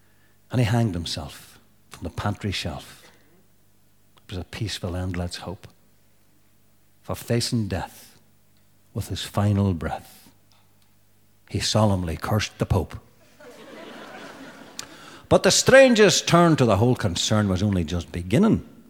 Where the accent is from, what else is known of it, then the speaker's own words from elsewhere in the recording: Derry, Northern Ireland, United Kingdom; Because I come from Derry in the north of Ireland, a fact of which I'm tremendously proud